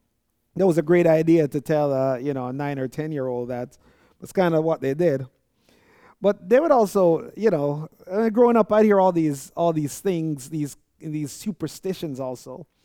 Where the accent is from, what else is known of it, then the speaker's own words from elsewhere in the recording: Jamaica; And growing up, I'm Jamaican, as you guys know, or some of you know, I would hear a lot of these sayings.